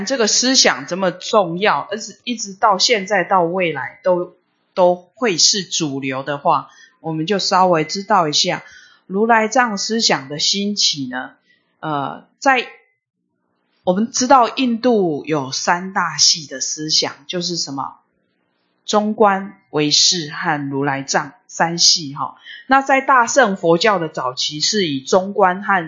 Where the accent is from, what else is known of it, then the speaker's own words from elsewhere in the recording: China; 因为我们中国人喜欢什么？生性比较喜欢简易的东西